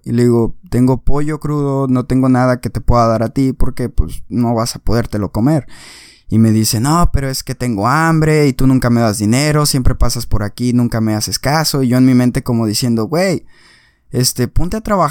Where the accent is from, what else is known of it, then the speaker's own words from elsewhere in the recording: Mexico; Yo voy a decir lo que pasó en México, porque soy mexicano